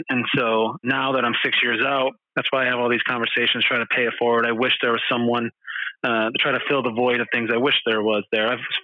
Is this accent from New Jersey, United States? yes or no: no; Michigan, United States; moved away as an adult; also born or lived in Boston / New Hampshire / Stamford, Connecticut; So I grew up in Michigan. After high school, moved to the Boston area for 2 years, played junior hockey, ended up going to college in New Hampshire